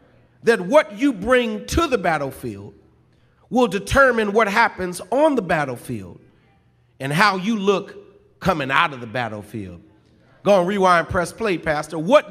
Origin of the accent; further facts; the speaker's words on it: Chicago, Illinois, United States; And not only did my Cowboys lose, but my hometown team, the Chicago Bears, took a loss to the Miami Dolphins.